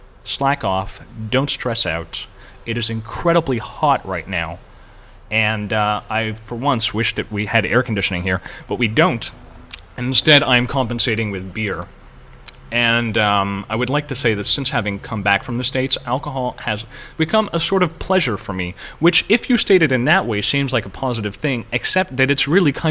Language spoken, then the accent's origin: English; Canada; and as speaking as a Canadian, I'm incredibly proud of it